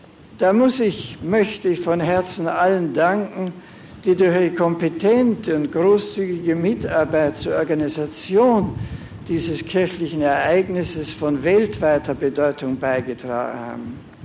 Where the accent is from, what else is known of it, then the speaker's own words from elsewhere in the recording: Germany; dass ich hier in meiner Heimat und mit einem solchen friedenstiftenden Anlass beginnen darf